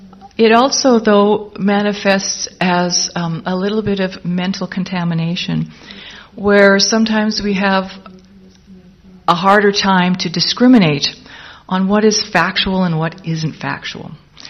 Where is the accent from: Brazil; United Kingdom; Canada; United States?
Canada; We come from Canada, you know, maple syrup's really good and we like our maple syrup